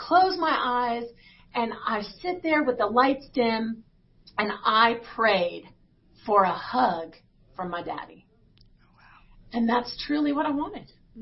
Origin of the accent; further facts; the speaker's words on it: Nashville, Tennessee, United States; I grew up in Nashville, Tennessee. And so we call that the Bible Belt, right?